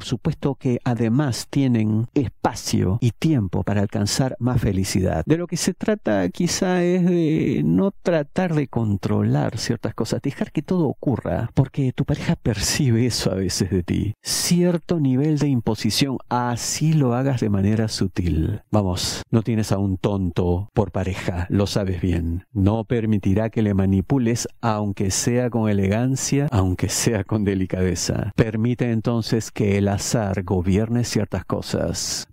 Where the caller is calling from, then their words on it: Buenos Aires Province, Argentina; yo le hablo de la provincia de Buenos Aires